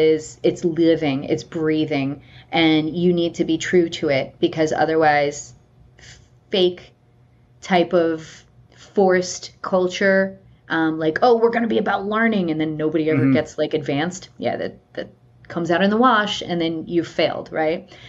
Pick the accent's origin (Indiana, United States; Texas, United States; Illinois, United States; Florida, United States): Florida, United States; You know, so I grew up in South Florida and we have gators like everywhere, right?